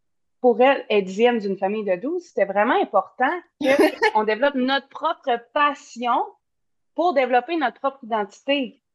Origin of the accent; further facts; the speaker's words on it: Bic, Quebec, Canada; J'étais au BIC. On est natif du BIC.